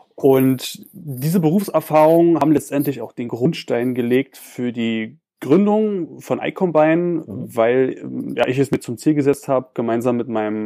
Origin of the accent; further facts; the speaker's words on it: Berlin, Germany; also born or lived in Hannover; Ich bin 1987 in Berlin geboren und wohne auch in Berlin. Also wie man so schön sagt, eine echte Berliner Pflanze. Genau. Habe aber tatsächlich zwischenzeitlich auch in Hannover gewohnt und dort ein bisschen Hochdeutsch gelernt.